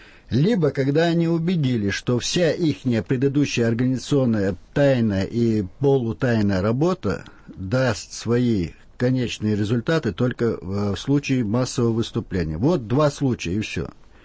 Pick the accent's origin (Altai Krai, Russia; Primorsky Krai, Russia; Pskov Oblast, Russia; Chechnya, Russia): Chechnya, Russia; я чеченец, и мне приятно, что так о моем народе говорят